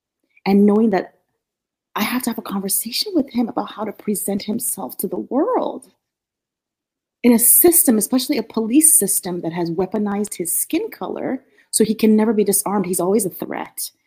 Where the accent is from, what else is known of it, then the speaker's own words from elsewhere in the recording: Nigeria; Growing up in Nigeria, I grew up with a lot of resources.